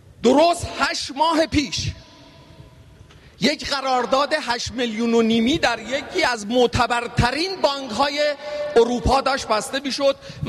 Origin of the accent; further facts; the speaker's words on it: Iran; دوست دارم بگم از ایران میام اول.